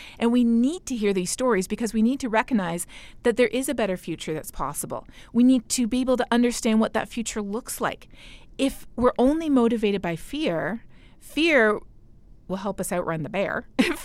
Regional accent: Canada; My home country of Canada

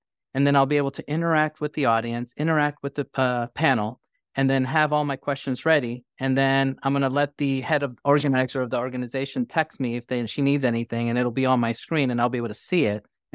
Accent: New York City, New York, United States; now in Dallas, United States; growing up in New York City in a melting pot, and now I'm in Dallas, Texas, there's a multitude of cultures that I grew up with.

